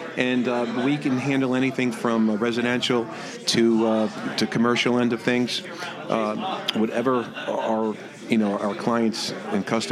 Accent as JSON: {"language": "English", "town": "Port Chester", "region": "New York", "country": "United States", "tie": "born or raised there", "said": "We have a big following in Port Chester. It's my hometown."}